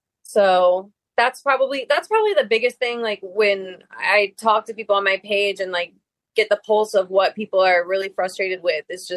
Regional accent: Redland, Florida, United States; also born or lived in Miami; but I grew up in Redland, which is its own culture. And then I also, you know, spent a lot of time of my formative years in Miami proper.

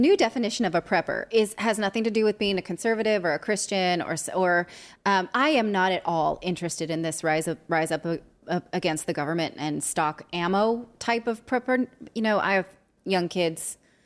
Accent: California, United States; Well, I was raised in California.

